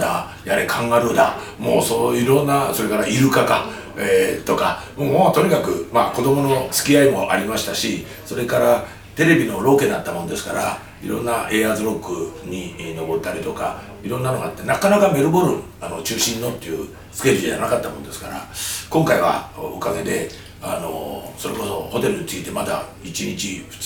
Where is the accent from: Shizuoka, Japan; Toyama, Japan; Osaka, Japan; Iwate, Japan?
Toyama, Japan; ある種私のふるさと富山と、富山県の富山市は同じように市電が走ってるんで